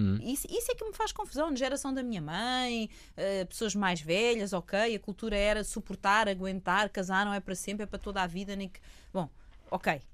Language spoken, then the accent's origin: Portuguese; Portugal; eu, como boa portuguesa